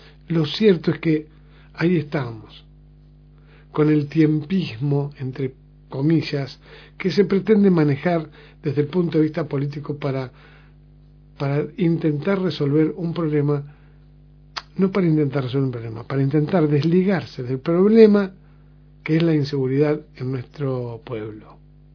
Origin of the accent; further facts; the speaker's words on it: Argentina; lo que nos atraviesa a todos como argentinos